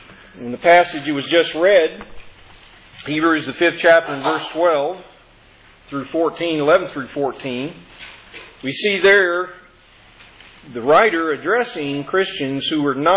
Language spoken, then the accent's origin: English; Arkansas, United States; I remember growing up in Arkansas. We had 115 acres that we grew up on and out in the country.